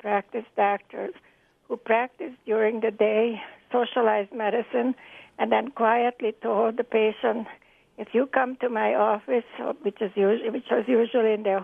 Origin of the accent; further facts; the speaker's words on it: Budapest, Hungary; English is a second language; moved away; I grew up in Budapest, Hungary, under socialized medicine